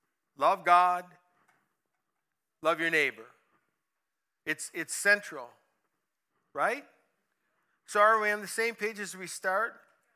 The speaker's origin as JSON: {"language": "English", "region": "Illinois", "country": "United States", "tie": "born or raised there", "said": "I'm walking out the back door of the house that I grew up in Illinois."}